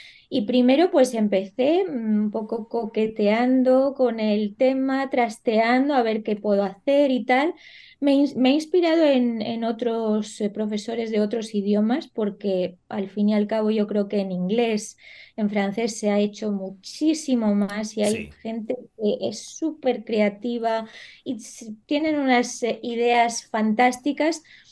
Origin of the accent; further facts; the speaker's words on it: Spain; also born or lived in Tehran; Yo, a ver, yo soy una falsa iraní, en realidad. ¿Por qué? Porque yo nací en Teherán y recién nacida, o sea, yo tenía 4 meses cuando me cogió mi mamá con mi hermana, nos subimos al avión y vinimos a España